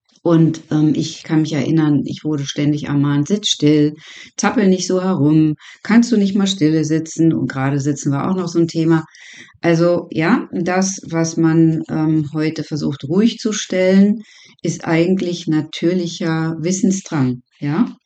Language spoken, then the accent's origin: German; East Germany, Germany; Ich bin zum Beispiel auch in der DDR groß geworden